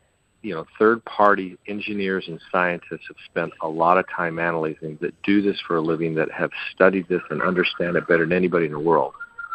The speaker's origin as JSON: {"language": "English", "town": "Moab", "region": "Utah", "country": "United States", "tie": "born or raised there", "said": "I mean, I've seen it when I grew up in Moab and Ken's Lake, which is on the outskirts"}